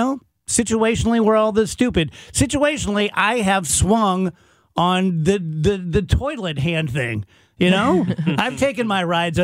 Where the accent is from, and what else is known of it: South Roxana, Illinois, United States; born there